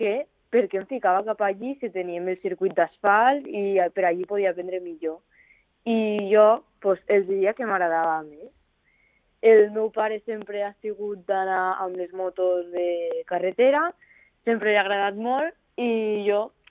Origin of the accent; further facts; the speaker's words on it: Móra d'Ebre, Catalonia, Spain; Vaig començar a Móra d'Ebre, al circuit del meu poble.